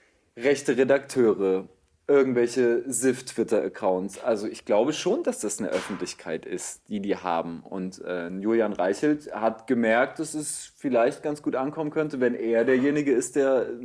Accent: Weimar, Thuringia, Germany; Aus Weimar.

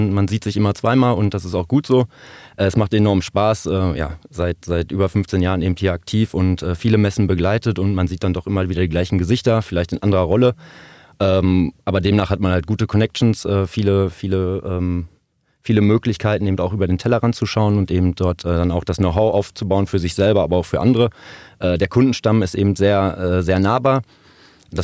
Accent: Dortmund, North Rhine-Westphalia, Germany; born there; Ich bin gebürtiger Dortmunder

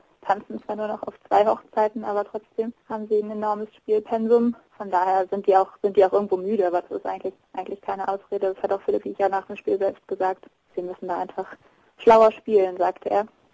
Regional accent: Kiel, Schleswig-Holstein, Germany; Ja, das ist ja das, was man als Kieler und als ja, THW-Fan

